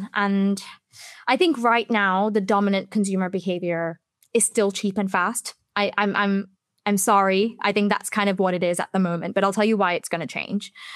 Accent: India; born or raised there; also born or lived in Singapore; now in Europe

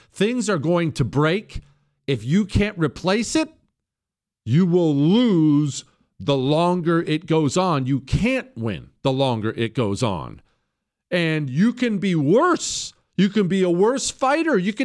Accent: Brooklyn, New York, United States; I'm from Brooklyn, and I know.

